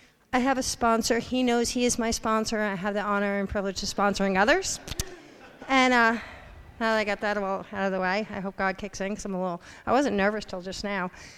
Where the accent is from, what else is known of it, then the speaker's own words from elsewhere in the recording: New Jersey, United States; I was 14 years old, and I was born and raised in New Jersey. Me and my best friend cut school to go to Jersey City to her cousin's house.